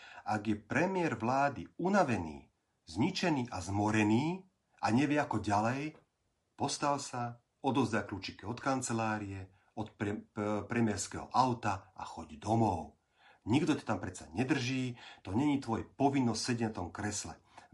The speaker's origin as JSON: {"language": "Slovak", "town": "Janíkovce", "region": "Nitra Region", "country": "Slovakia", "said": "ja som z Janikovec pri Nitre"}